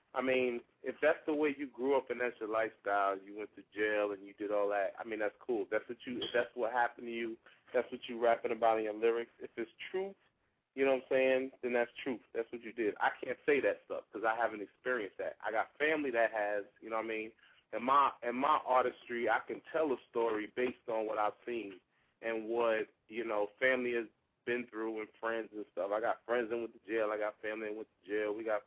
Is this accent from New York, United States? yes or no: yes; Queens, New York, United States; I grew up in Queens, New York, around the whole, you know, the hood or whatever you want to call it